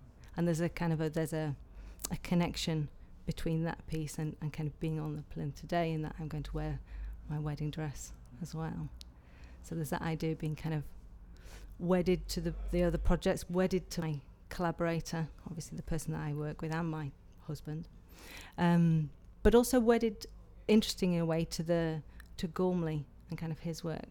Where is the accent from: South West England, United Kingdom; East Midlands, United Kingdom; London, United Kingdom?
South West England, United Kingdom; My age is 36. And I'm from Devon.